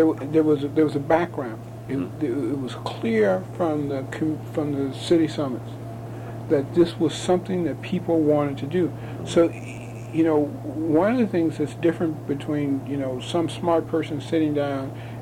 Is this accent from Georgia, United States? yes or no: no; Chicago, Illinois, United States; now in Tacoma, United States; I'm 51 years old. I was born in Chicago, came up in a labor family of organizers, UAW, mine mill and smelter workers.